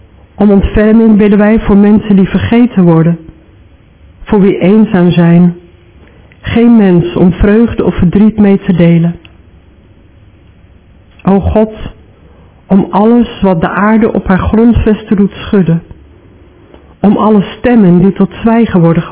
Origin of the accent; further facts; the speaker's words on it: Eefde, Gelderland, Netherlands; Ik groeide op in Eefde, studeerde theologie in Kampen en was daarna afwisselend gemeente- en ziekenhuispredikant in verschillende plaatsen.